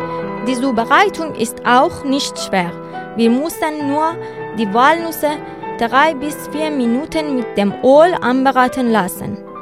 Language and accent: German; Iran; German is a second language; now in Germany; in Deutschland denken viele, dass alle Gerichte in Iran scharf sind, aber das stimmt nicht. In der iranischen Küche gibt es zahlreiche Unterschiede. Im Norden könnt ihr kaum etwas Scharfes finden, aber bei mir im Süden